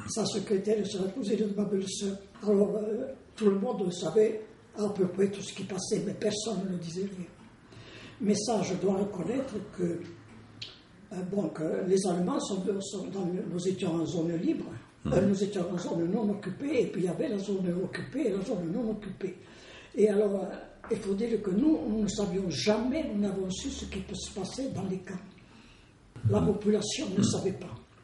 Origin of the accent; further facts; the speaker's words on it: Moissac, Occitanie, France; moved away as an adult; mais seulement moi, j'ai quitté Moissac, je me suis marié en novembre 1941.